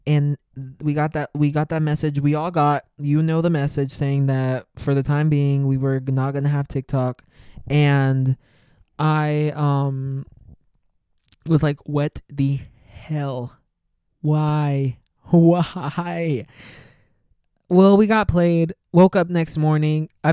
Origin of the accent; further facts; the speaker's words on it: United States; born there; Because I am already, obviously, I'm an American citizen, born here, born in this place. But my parents are Mexican born